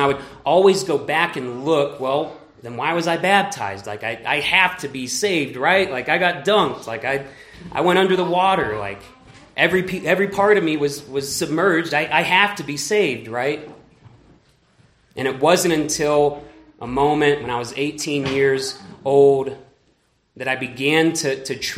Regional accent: Texas, United States; So like I said, I grew up in Texas, and I grew up going to church

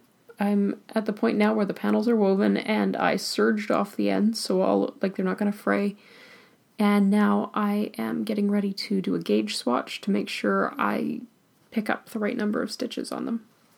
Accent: Pacific Northwest, United States; accent: Pacific Northwest; I drawl through it in my Pacific Northwest accent

